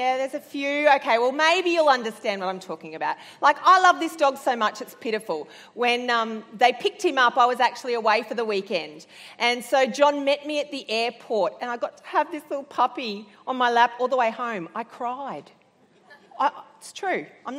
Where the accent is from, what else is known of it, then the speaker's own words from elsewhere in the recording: Sydney, New South Wales, Australia; Come from Sydney, and I'm a Queenslander at heart.